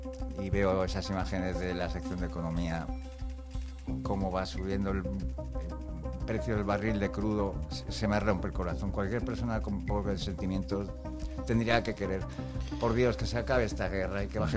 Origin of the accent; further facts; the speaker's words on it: Spain; Cuando viajamos se nota que somos españoles.